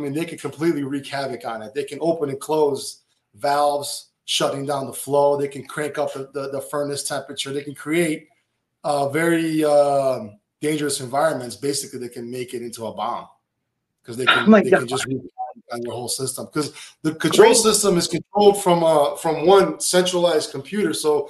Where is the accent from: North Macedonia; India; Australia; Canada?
North Macedonia; I grew up in Eastern Europe. It was originally Yugoslavia, the whole country. It doesn't exist anymore.